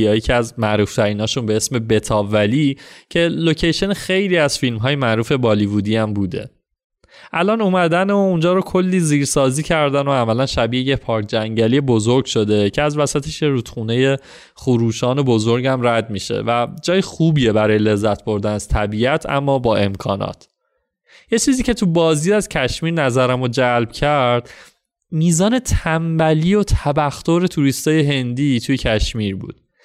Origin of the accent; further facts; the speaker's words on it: Iran; اومد پرسید که اهل کجایی و تا گفتم ایران